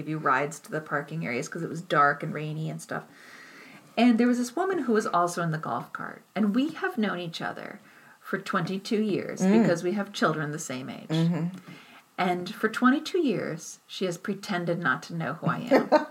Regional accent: Durham, Connecticut, United States; I was at the Durham Fair, which is my hometown, and we have this really big fair every year, the state fair.

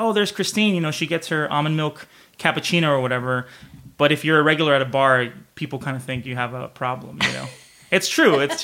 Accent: Los Angeles, California, United States; I grew up, I'm a kid from the San Fernando Valley.

